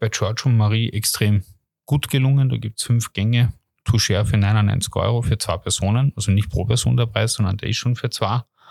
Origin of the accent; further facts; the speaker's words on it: Austria; Und da bei uns in Österreich, wir haben beste Produzenten, beste Produkte.